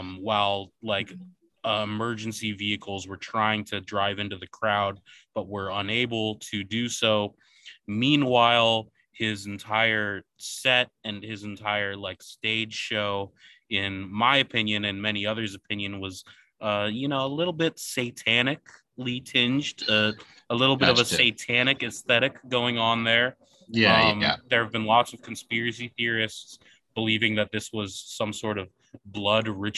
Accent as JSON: {"language": "English", "region": "Oregon", "country": "United States", "tie": "born or raised there", "said": "I grew up on the Oregon coast around lots of hippies"}